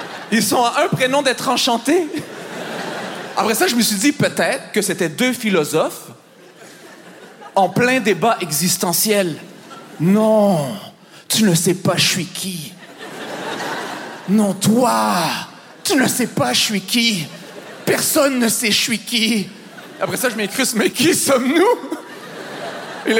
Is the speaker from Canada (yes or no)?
yes; Montreal, Quebec, Canada; quand vous comprenez que je viens de Montréal